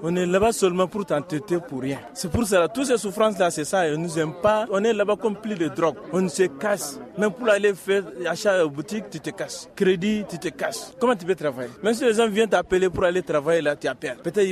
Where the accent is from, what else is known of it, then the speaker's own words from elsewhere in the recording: Kayes, Mali; je suis de Kaye. Je suis parti en Libye.